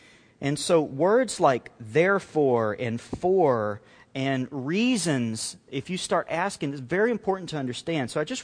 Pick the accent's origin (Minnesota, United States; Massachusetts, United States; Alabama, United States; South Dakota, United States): Alabama, United States; born there; I started with, like, I was born in Alabama and just took him all the way up to standing before this guy right now.